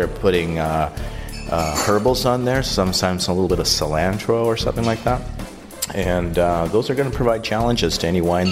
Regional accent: Penticton, British Columbia, Canada; I'm from Penticton.

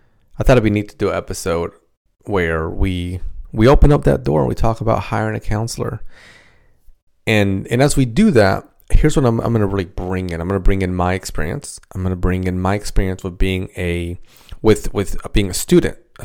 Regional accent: Dominican Republic; first language Spanish; English is a second language; So if you don't know, I'm from the Dominican Republic. My first language is Spanish.

